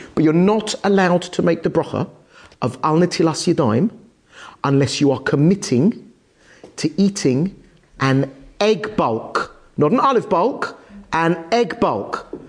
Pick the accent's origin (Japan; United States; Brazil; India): India; you can finish the whole cup, because as an Indian, finishing the cup.